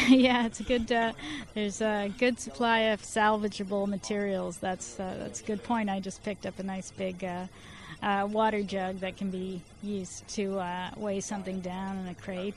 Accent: Vancouver, British Columbia, Canada; I'm from East Vancouver. I live there.

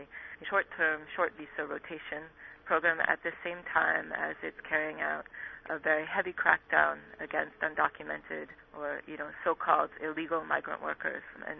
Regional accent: Nepal; moved away as an adult; now in South Korea; In my case, I came to Korea from Nepal in 1992 in October, and I came on a tourist visa, so I've been working in an undocumented status.

